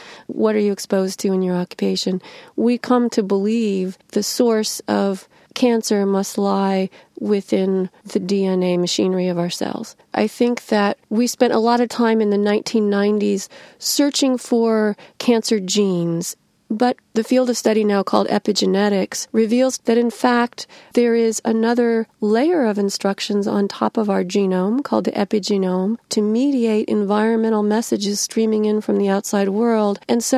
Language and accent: English; Illinois, United States; I grew up right in the middle of the middlest state in America, the second of the three I states. Illinois is both an industrial state.